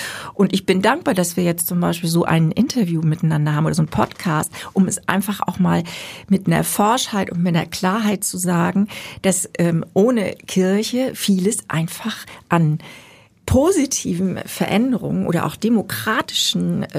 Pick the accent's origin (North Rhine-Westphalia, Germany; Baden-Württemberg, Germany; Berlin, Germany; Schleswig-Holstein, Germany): Schleswig-Holstein, Germany; Wesselburen; Ich bin ja auf dem Dorf aufgewachsen, also Wesselburen in Dithmarschen